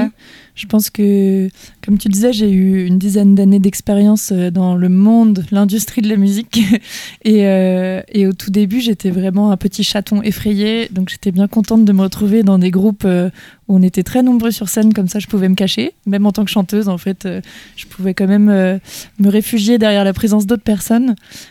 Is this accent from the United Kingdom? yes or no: yes; England, United Kingdom; En plus, j'ai le droit de chanter en anglais parce que je suis anglaise.